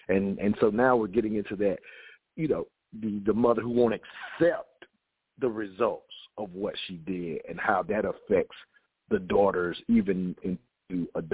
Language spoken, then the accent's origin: English; the South, United States; growing up in the South, and I would hear this from time to time